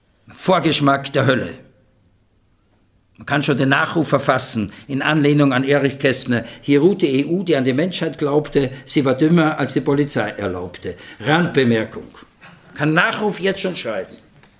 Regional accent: Austria; ich konnte als Österreicher vor der Wende viel leichter rüberfahren als die Bundesdeutschen.

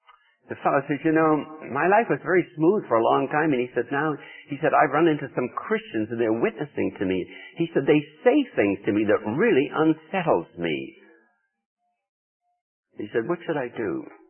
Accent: New England, United States; Well, I'm not like that, I confess it. I come from New England. New Englanders don't do that.

